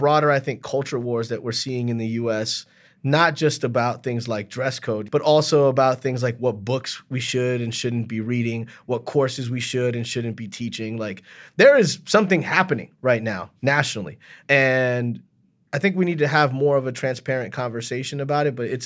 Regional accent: Miami, Florida, United States; So I grew up in Miami formatively, and I did have some teachers of color.

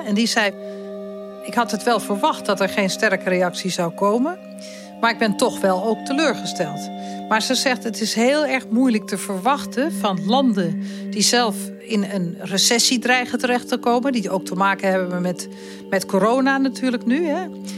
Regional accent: Netherlands; ik als Nederlander, wonende in Nederland

